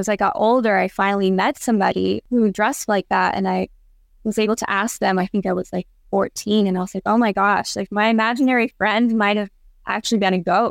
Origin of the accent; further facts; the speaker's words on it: Mesa, Arizona, United States; And I grew up in Mesa, Arizona, which is it's a poorer area.